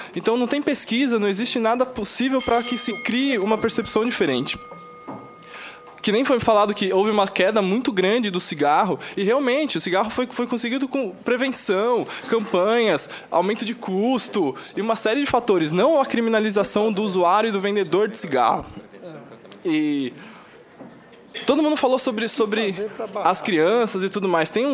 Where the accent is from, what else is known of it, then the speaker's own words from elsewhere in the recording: São Paulo, Brazil; eu sou de São Paulo, tenho 25 anos